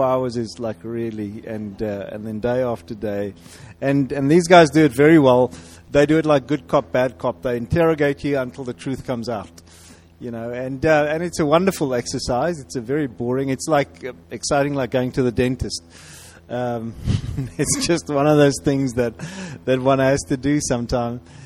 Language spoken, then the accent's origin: English; South Africa; I come from South Africa, and that's Mandela Land.